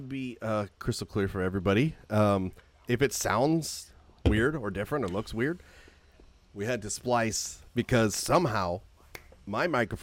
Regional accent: Oakland, Iowa, United States; She's located in Oakland Cemetery, which, for those who don't know, I'm from Oakland, Iowa.

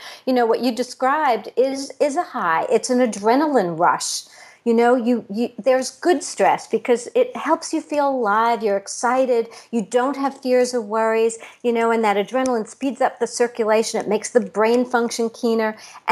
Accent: New York, United States; I'm from New York, so, you know, we have subways

